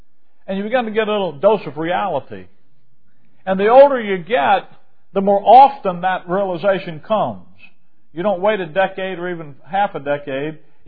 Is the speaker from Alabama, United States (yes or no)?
yes; Alabama, United States; now in Chicago, United States; I'm from Alabama. We didn't play hockey in Alabama. I didn't think about hockey. We didn't play soccer either. We moved to Chicago.